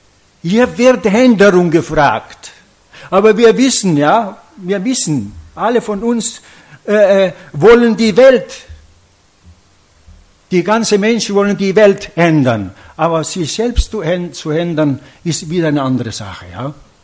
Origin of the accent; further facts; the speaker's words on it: Italy; German is a second language; now in Germany; ich komme aus Italien.